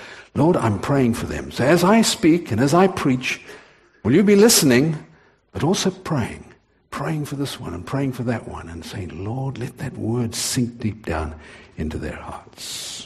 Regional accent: Durban, KwaZulu-Natal, South Africa; born there; I was born in Durban, South Africa.

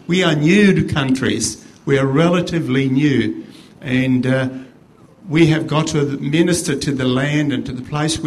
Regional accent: Western Australia, Australia; born there; And so I was born in Western Australia as a consequence.

